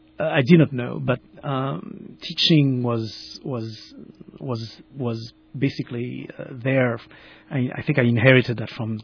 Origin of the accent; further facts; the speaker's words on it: Port-au-Prince, Ouest, Haiti; moved away; I grew up in Port-au-Prince during I spent most of my childhood, you know, during the reign of the infamous François Duvalier, then his son